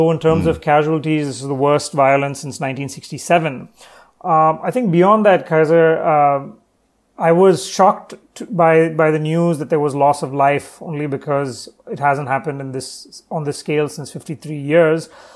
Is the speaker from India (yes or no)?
yes; Chennai, Tamil Nadu, India; So I'm currently actually in Chennai in the south, which is my hometown.